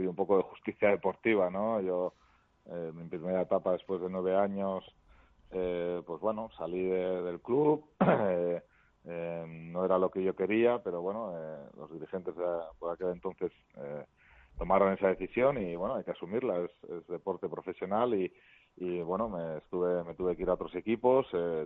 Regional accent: Bilbao, Basque Country, Spain; sobre todo primo el poder jugar en el equipo de mi casa, de mi tierra

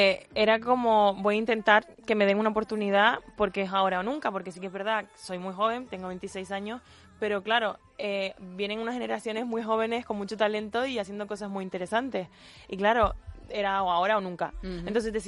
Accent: Canary Islands, Spain; now in Madrid, Spain; Salí de Canarias y me vine para Madrid solo para hacer el musical.

